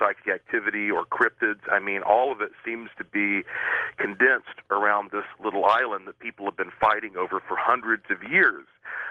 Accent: Asheville, North Carolina, United States; I just got an interesting call from my hometown news station. And he said, oh, you're from Asheville?

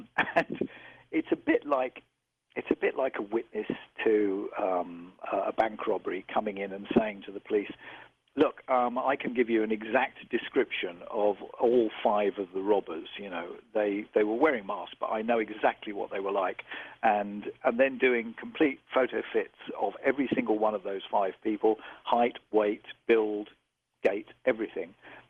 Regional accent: United Kingdom; I know I'm a Brit

